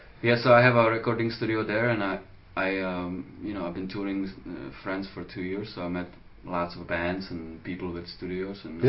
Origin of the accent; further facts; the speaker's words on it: Czechia; English is a second language; No, you know, I have a strange relationship with my home country.